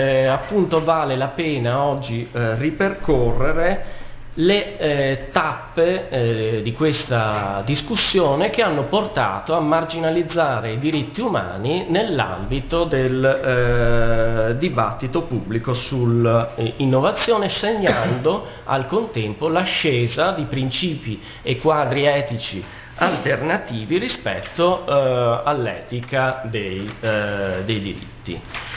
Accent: Venice, Veneto, Italy; devo dire che sono anche contento da diciamo veneziano acquisito, perché sono cresciuto qua a Venezia, e di essere tornato a casa

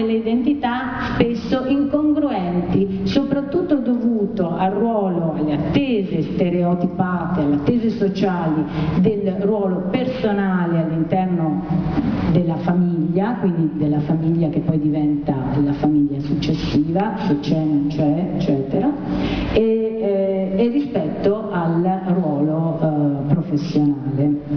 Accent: Marche, Italy; accent: Ancona; now in Venice, Italy; Io ho molto modificato la mia pronuncia centro-italiana anconetana per sentirmi bene a Venezia

